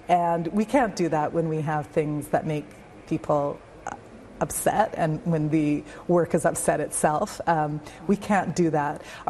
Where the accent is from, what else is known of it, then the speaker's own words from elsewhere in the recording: South Africa; as a South African myself, it's obviously a critical issue for me personally